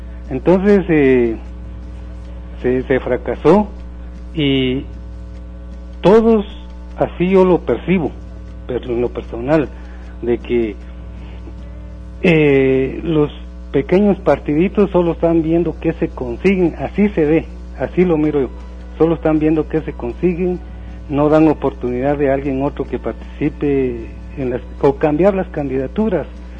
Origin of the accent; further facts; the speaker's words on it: Guatemala; porque somos aquí guatemaltecos y no podemos estar fuera de eso